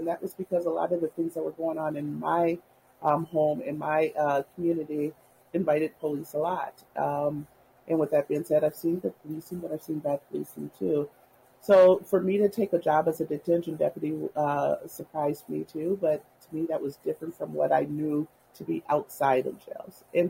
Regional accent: Minneapolis, Minnesota, United States; And I want to be who me and my siblings needed to see as we grew up again in South Minneapolis.

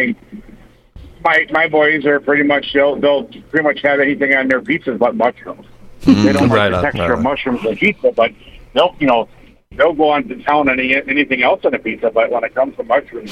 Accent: Wisconsin, United States; I'm from Wisconsin and pot dish.

